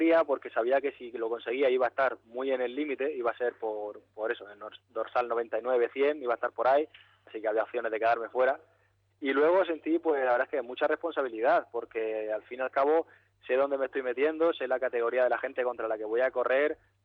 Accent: Almería, Andalusia, Spain; que está justo al lado de Almería, y yo soy de Almería

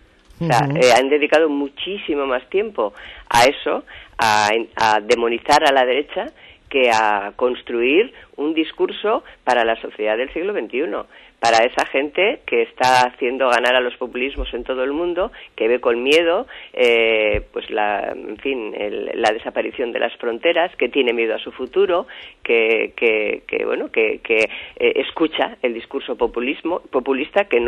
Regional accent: Spain; me preocupa como española, como ciudadana española

